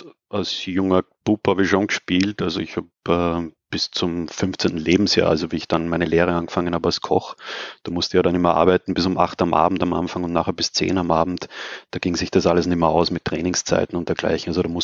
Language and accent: German; Austria